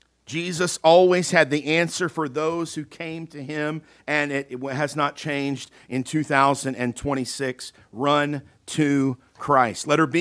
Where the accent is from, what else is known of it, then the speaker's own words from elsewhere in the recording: Canada; You might bleed red and white, you know, as a Canadian. We might bleed red and white.